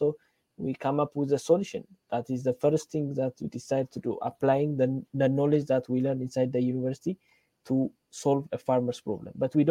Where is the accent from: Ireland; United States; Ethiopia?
Ethiopia; I'm from Ethiopia. So by profession, I'm a computer engineer.